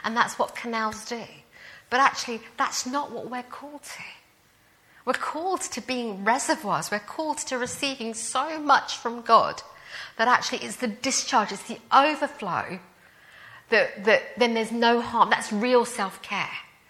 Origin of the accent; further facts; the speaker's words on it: Wimbledon, London, United Kingdom; I grew up in Wimbledon, I was living there.